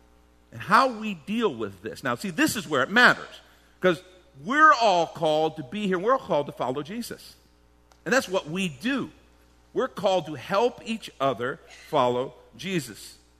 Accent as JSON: {"language": "English", "country": "Ireland", "said": "I am Irish, so I have a temper, all right?"}